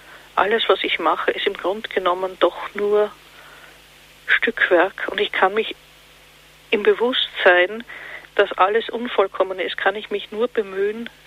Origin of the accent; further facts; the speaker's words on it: Eastern Austria, Austria; wie man bei uns in Ostösterreich sagt